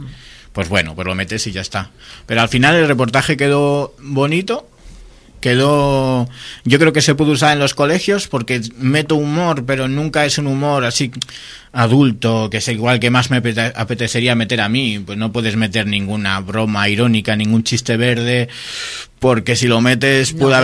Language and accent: Spanish; Laredo, Cantabria, Spain; pues yo soy de Laredo, yo también, pues cómo no nos conocemos y tal.